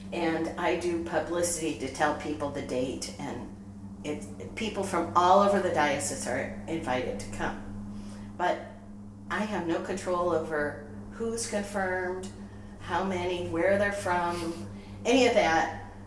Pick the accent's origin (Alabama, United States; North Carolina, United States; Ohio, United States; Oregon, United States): Ohio, United States; now in Seattle, United States; I grew up in Ohio, near Cleveland, and I went to college in Massachusetts, and then in 1981 decided I wasn't going to stay there. I was going to move to Seattle